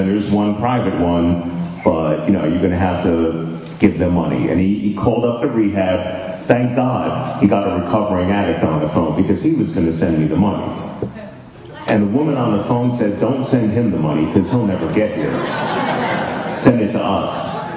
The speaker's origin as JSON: {"language": "English", "town": "Queens", "region": "New York", "country": "United States", "tie": "born or raised there", "said": "I was back in my hometown in Queens, New York, going to meetings of Narcotics Anonymous"}